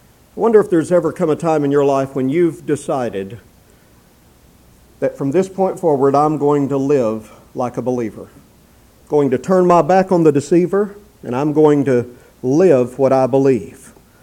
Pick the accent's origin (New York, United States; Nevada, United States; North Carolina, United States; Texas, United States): Texas, United States; When I was a boy growing up in Texas, there was a popular youth chorus among Christian groups that was making the rounds.